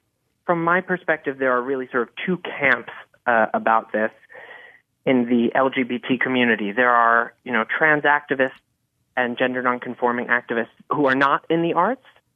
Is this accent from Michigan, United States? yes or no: no; New York City, New York, United States; Well, I'm not only not from Vermont, but I'm born and raised in New York City.